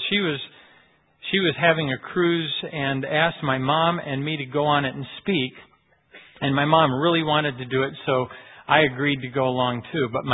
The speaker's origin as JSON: {"language": "English", "country": "Ecuador", "tie": "born or raised there", "said": "Now, I grew up in Ecuador, so I don't know some of my family."}